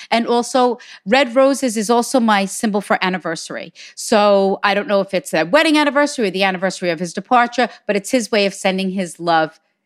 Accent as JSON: {"language": "English", "town": "Hicksville", "region": "New York", "country": "United States", "said": "from Hicksville, New York."}